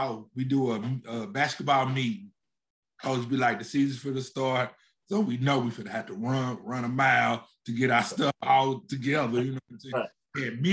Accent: the South, United States; hey, we going to buy together because I'm from the South.

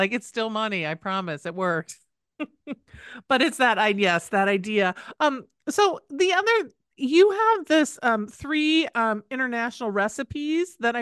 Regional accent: Midwest, United States; I mean, I grew up in the Midwest, right?

